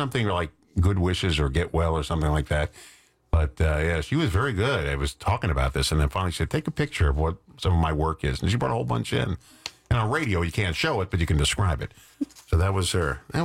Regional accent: New York, United States; And our Spanish teacher, when I grew up in New York, said, I want you to listen to the Mets game this afternoon in Spanish

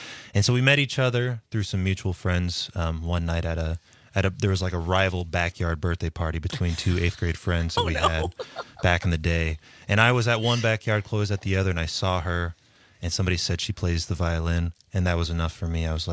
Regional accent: Lincoln, Nebraska, United States; growing up in Lincoln, Nebraska, you know, all three of us here, you know, our parents were Catholic school teachers.

